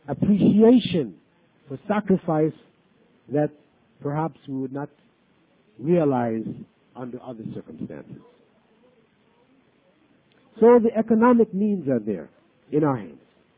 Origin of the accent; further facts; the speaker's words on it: Belize; in the sense that I am from Belize and I'm trying to get everybody to come back with me to Belize, because I'm not.